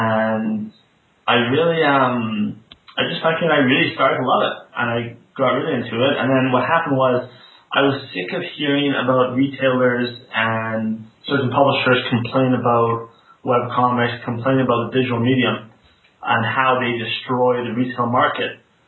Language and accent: English; Canada; I'm Canadian, I'm Jewish